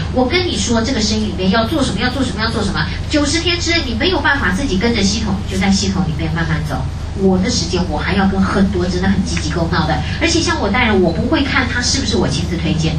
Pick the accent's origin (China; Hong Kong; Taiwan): Taiwan; 我们台湾人哦，好重视所谓 emoji 的事情